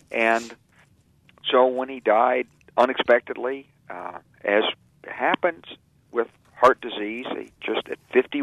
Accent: the South, United States; as I learned growing up in the South

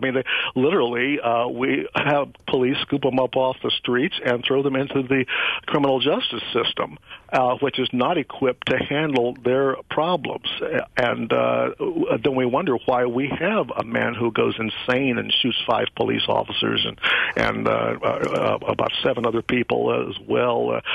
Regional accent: Ohio, United States; my family's from Alabama originally, I grew up in Ohio, you know, I'm accustomed to this sort of thing from an early age

